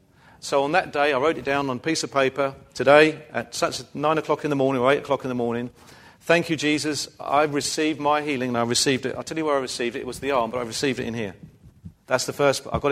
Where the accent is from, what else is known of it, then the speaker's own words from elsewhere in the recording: England, United Kingdom; We're English, some of us are English anyway, and part of our English heritage is that we tend to be quite quiet and shy and reserved.